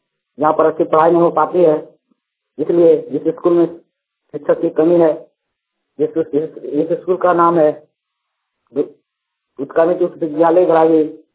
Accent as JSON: {"language": "Hindi", "town": "Nikitpur", "region": "Jharkhand", "country": "India", "said": "रसनाथ पहाड़ी के बगल का रहने वाला निकितपुर गांव"}